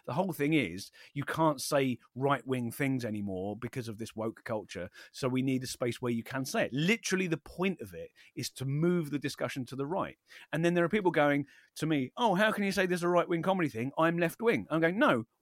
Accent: Wallington, London, United Kingdom; So I grew up in Wallington in very South London, and there's a few sort of celebrities live around.

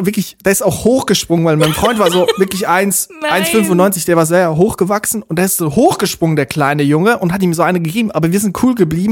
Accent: Zurich, Switzerland; Das ist Weimar, Alter, woher kommt ihr? Dann haben wir gesagt, Zürich.

